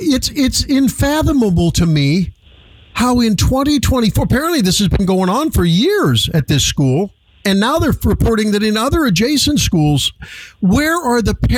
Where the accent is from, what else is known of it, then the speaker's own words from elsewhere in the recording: Missouri, United States; That was just an expectation in the homes that I grew up in the Lindbergh School District.